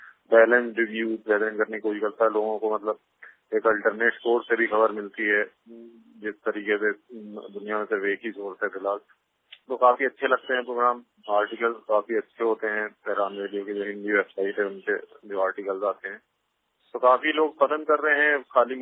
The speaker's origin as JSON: {"language": "Hindi", "town": "Lucknow", "region": "Uttar Pradesh", "country": "India", "said": "मैं लखनऊ इंडिया से हूँ"}